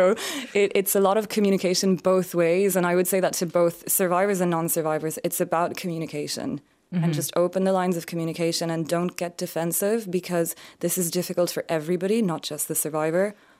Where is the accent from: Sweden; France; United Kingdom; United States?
France; And you'd never tell from my accent, I'm French, my mom is French, so they're very touchy-feely